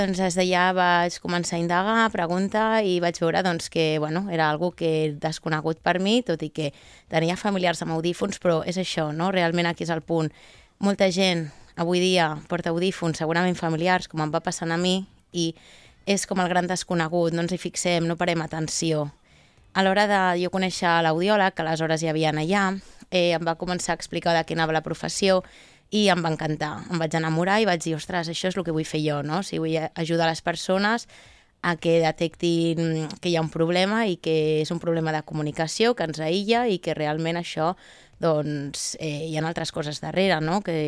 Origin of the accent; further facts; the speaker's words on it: Barcelona, Catalonia, Spain; jo soc de Barcelona, del barri de Gràcia, i a Gràcia hi ha moltes botigues així bohèmies